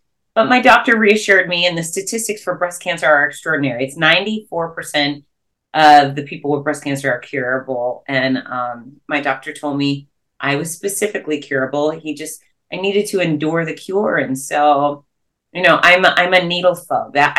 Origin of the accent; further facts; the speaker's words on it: Gainesville, Florida, United States; my hometown of Gainesville, Florida